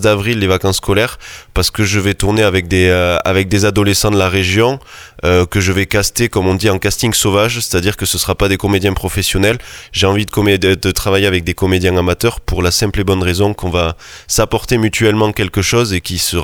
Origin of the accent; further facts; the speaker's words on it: Occitanie, France; du coup, je suis un petit de la région, c'est-à-dire que je viens des Hautes-Pyrénées, donc du petit village de Lucin-Sauveur. J'ai fait mes études par ici, au DUT technique de commercialisation